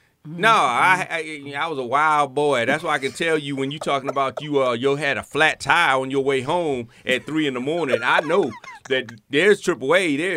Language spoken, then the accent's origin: English; Hampton, Virginia, United States; Now, see, I came from Hampton, so it was a little difficult. We had a good football team.